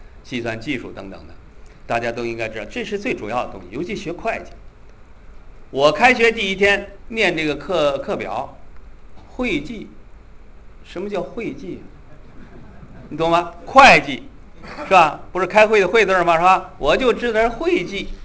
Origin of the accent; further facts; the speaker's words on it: Beijing, China; also born or lived in Tianjin; 我生在天津，长在北京。北京呢，我在北京师大一附小学时候学习